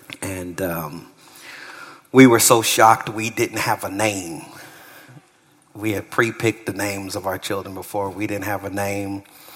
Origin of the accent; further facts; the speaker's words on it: Los Angeles, California, United States; The church I grew up in Los Angeles, and Dr. MacArthur in Los Angeles.